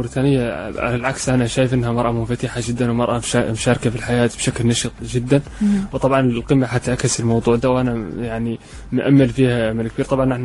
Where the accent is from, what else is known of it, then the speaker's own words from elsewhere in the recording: Mauritania; نقول الحرف اللي هم الصناعة التقليديين عندنا في موريتانيا.